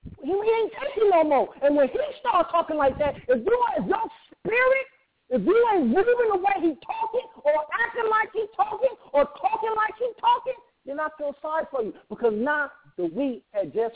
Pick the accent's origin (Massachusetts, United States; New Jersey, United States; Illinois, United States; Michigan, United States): Michigan, United States; Detroit; When I seen the ministers teaching, in my hometown, out of all the towns, I got this. I mean, he chose that. That was the first thing that made me think. Why did he choose to go to Detroit?